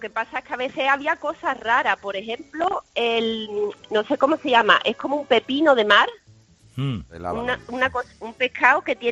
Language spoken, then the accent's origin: Spanish; Sanlúcar, Andalusia, Spain; now in Antwerp, Belgium; Pero soy de Sanlúcar, ¿eh?